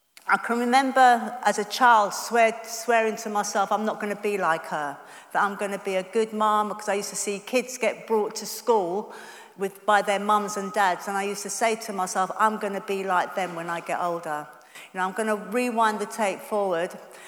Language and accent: English; Yorkshire and the Humber, United Kingdom; I was brought up in Yorkshire, mixed race, and in the 60s, this was the wrong colour to be